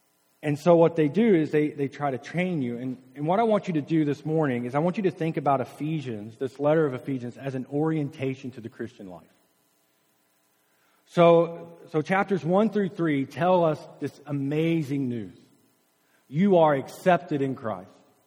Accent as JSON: {"language": "English", "region": "Alabama", "country": "United States", "said": "I don't ice skate, so I'm a boy from Alabama and still."}